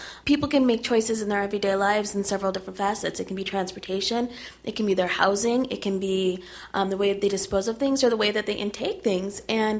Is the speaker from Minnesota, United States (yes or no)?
yes; Minneapolis, Minnesota, United States; I'm from Minneapolis.